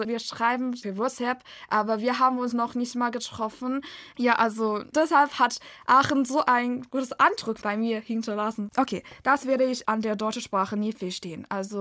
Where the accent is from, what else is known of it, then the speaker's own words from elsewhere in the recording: China; German is a second language; ich komme aus China. … Ich bin im Jahr 2000 geboren und ich lerne Deutsch